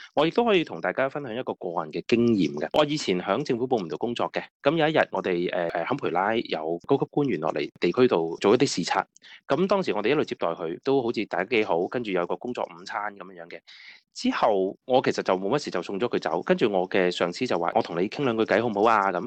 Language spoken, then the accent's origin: Cantonese; China; 我哋中國人